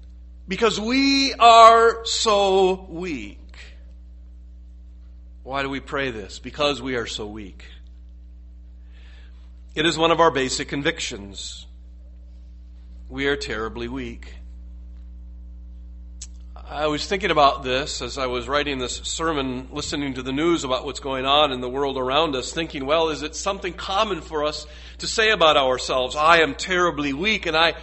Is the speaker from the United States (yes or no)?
yes; United States; Beloved, and I say this to Americans as an American, it is not wrong to admit weakness.